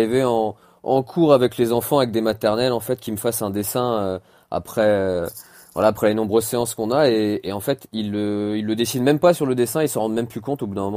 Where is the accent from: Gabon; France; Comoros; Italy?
France; Nancy, Grand Est; Et moi, j'ai commencé sur un open chez moi à Nancy.